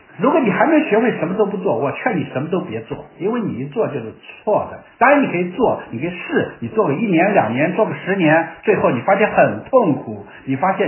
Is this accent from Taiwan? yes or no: no; China; 因为照着我们中国人的传统，你不这样做，你就是个忘恩负义